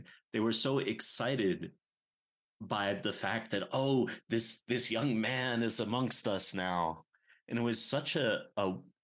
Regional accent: Washington, District of Columbia, United States; I grew up in Washington, D.C., but my bar mitzvah was in Detroit.

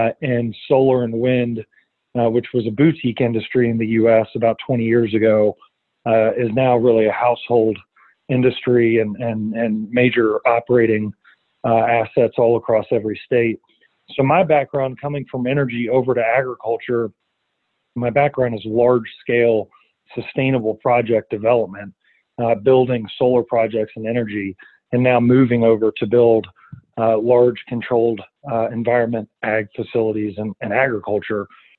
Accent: Kentucky, United States; also born or lived in New York / Washington, D.C.; Yeah, so I'm from Kentucky, a state in the U.S. that is known for coal mining, one of the largest coal producing states in the U.S. And I grew up here and I spent about 10 years in New York and D.C.

